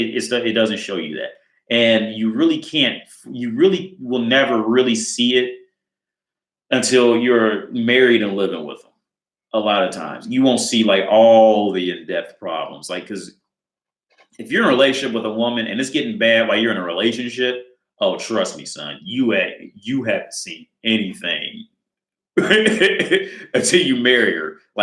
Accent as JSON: {"language": "English", "region": "Ohio", "country": "United States", "said": "Like now, I'm from Ohio, so we have Skyline Chili, and a key ingredient in that chili is chocolate."}